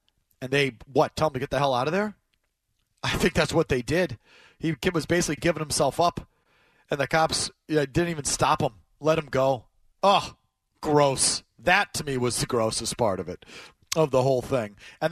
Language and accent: English; United States; But as an American, I find that outrageous.